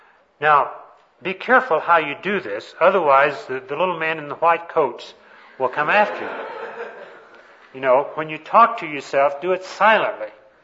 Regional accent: Texas, United States; But where I grew up down in East Texas, we used to have what we call storm cellars.

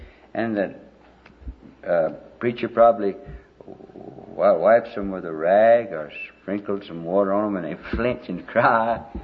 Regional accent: Alabama, United States; I was born and raised in Alabama. We used to have some peach trees around the edge of the yard.

